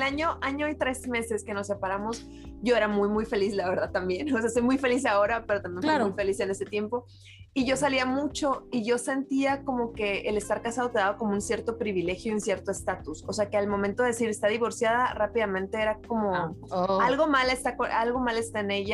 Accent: Mexico; Elsa vive en Estados Unidos y yo vivo en México. Las dos somos mexicanas, pero estamos sí. separadas por la frontera y el muro.

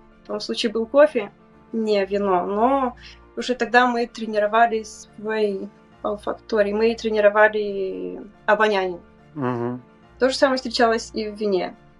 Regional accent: Moldova; я из Молдовы, и как в любом уважающем себя хозяйстве у нас дома производилось вино каждую осень.

